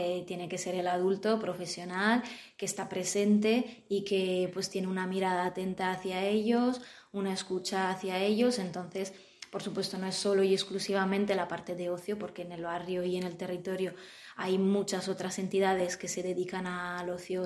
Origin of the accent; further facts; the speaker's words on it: Italy; Spanish is a second language; moved away as an adult; now in Zaragoza, Spain; yo soy italiana, estudié la carrera de Ciencias de la Educación en Italia y por diferentes circunstancias pues, personales y de estudios, pues vine a hacer unas prácticas aquí en Zaragoza.